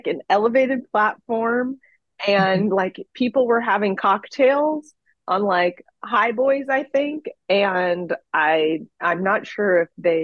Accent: Florida, United States; now in Los Angeles, United States; I grew up in Florida. Like, I think maybe two times we ever went to like an evacuation station in Florida.

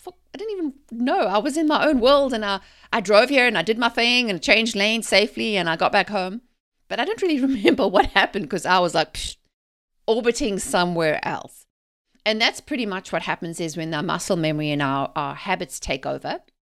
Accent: South Africa; I grew up in South Africa, okay, and we didn't have automatic cars.

